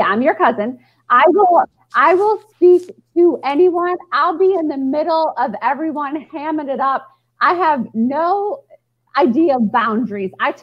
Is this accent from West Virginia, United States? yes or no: no; New York, United States; I'm from New York. I've been around black people my whole life.